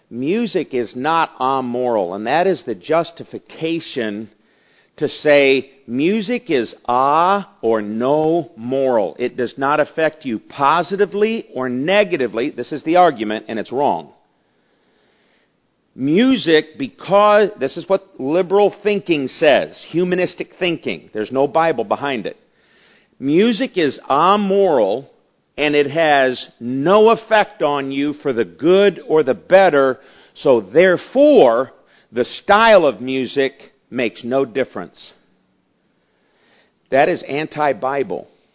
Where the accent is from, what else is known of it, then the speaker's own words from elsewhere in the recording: United States; And I'm an American.